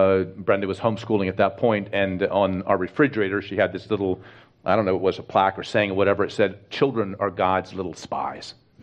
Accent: Mexico; growing up in Mexico, in the mountains, in a pioneering context, and in mission terms, as some people call it now, I'm a third culture kid, so I'm not Mexican, I'm not American, I'm something in between those two

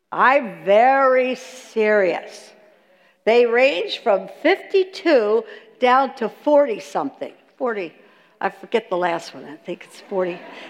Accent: Ocean City, New Jersey, United States; I'm from Ocean City, New Jersey. Has anybody been to Ocean City, New Jersey?

